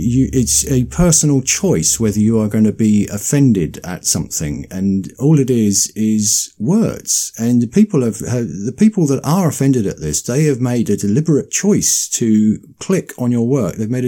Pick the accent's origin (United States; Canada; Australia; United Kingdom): United Kingdom; it goes right against everything that people understand as being British, because we've always had a tradition of humour.